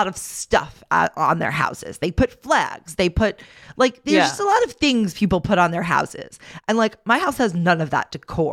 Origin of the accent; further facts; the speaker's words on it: New York, United States; kind of like where we grew up on Long Island